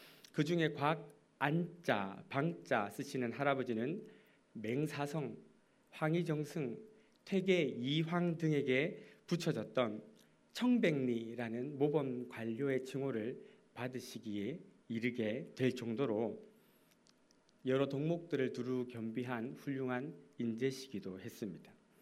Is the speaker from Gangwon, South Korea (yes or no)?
no; Goryeong, North Gyeongsang, South Korea; 저는 시골 출신입니다. 경북 고령군 쌍림면 월망리가 제 본적지이고 부모님은 아직도 거기 살고 계십니다. 본관은 현풍이고요. 예국 공파 15대손입니다.